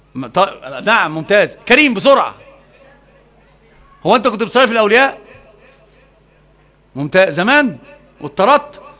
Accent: Alexandria, Alexandria Governorate, Egypt; لا انا مش معوب انا اسكندراني، كل اسكندرانيه بيقولوا احنا رايحين واحنا جايين

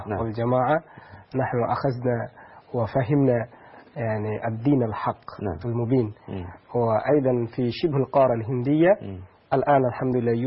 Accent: Bangladesh; عندنا في بنغلاديش لغة بنغلا أيضا لغة يعني مستقلة.

